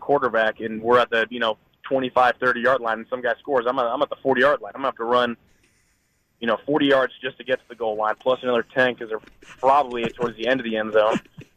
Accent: California, United States; I grew up in the Bay Area, so I'm a Giants fan

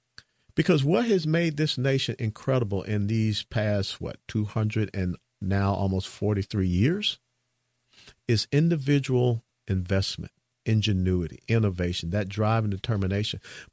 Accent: Georgia, United States; It freaked me out growing up in Georgia.

